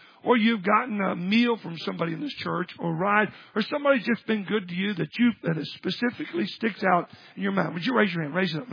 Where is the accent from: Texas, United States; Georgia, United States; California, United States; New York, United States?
Texas, United States; Dallas; now in Washington, United States; Well, and many times when I grew up in Dallas, you know, you put your blinker on, people slow down and let you in.